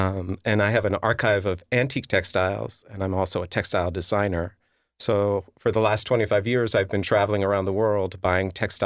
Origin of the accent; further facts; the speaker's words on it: New York City, New York, United States; I grew up in New York City.